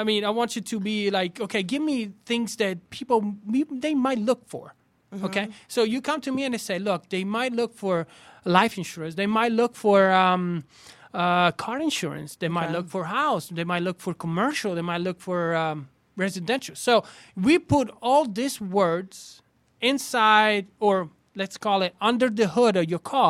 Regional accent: Como, Lombardy, Italy; I'm Italian. I was born and raised in Lake Como, which is a northern side of Italy, close to the Swiss Alps.

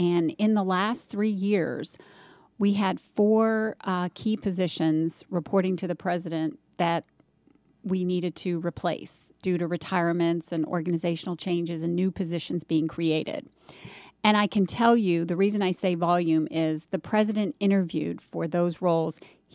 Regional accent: California, United States; now in Atlanta, United States; I've been in Atlanta for, I'm actually a California native, but my friends would say I'm from the South now. So been here over 26 years

